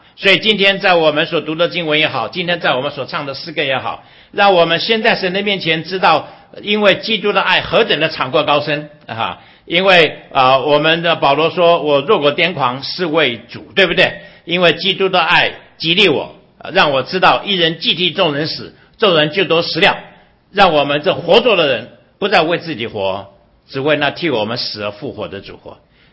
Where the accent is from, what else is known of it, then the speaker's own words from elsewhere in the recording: Shandong, China; 尤其我们山东人呢 就开始包饺子啊，做包子，然后做很多的面食，然后灌香肠